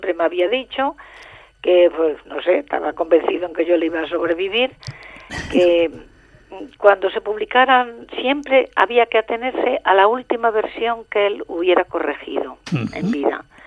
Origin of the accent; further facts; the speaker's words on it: Andalusia, Spain; Y fíjate que yo soy andaluza